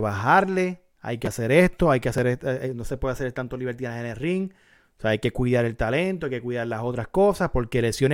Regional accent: Puerto Rico; Venimos de Puerto Rico, de una de las cunas hardcore de la vida.

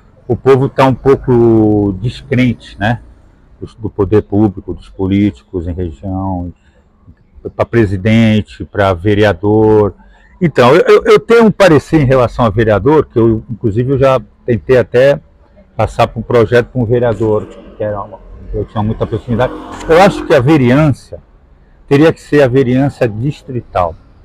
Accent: Santos, São Paulo, Brazil; eu sou oriundo do bairro do Marapé já há 42 anos, né?

